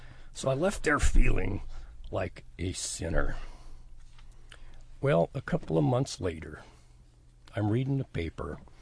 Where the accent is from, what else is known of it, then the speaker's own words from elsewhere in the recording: Missoula, Montana, United States; born and raised in Montana